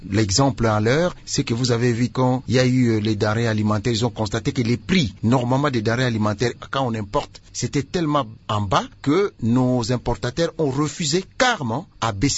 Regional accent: DR Congo; on demande, nous, en tant que Congolais, sachant que le président de la République actuelle, Félix Tshisekedi Tshilombo

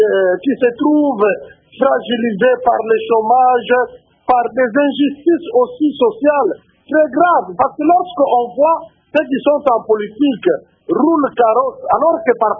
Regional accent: DR Congo; now in Angola; Chez nous au Congo, n'importe qui peut avoir le certificat de naissance, de résidence

